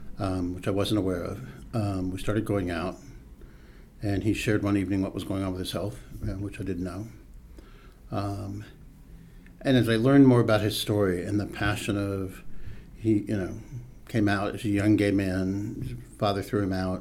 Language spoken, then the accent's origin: English; Alliance, Ohio, United States; moved away as an adult; now in Atlanta, United States; I was born in Alliance, Ohio, which is northeast Ohio. Grew up there, lived there till I was probably 27, maybe 26, when I moved to Atlanta.